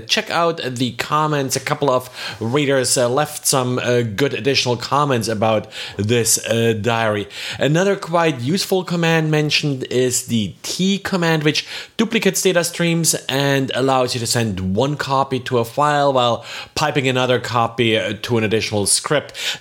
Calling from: Jacksonville, Florida, United States; I am recording today from Jacksonville, Florida.

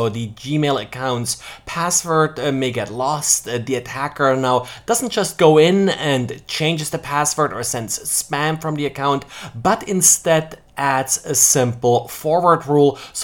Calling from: Jacksonville, Florida, United States; I'm the recording from Jacksonville, Florida.

